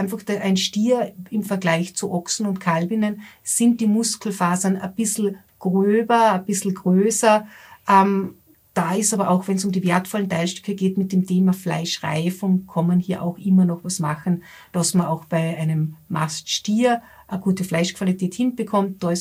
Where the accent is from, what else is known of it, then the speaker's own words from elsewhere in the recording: Austria; weil das bei uns in Österreich und im deutschsprachigen Raum eine große Bedeutung hat.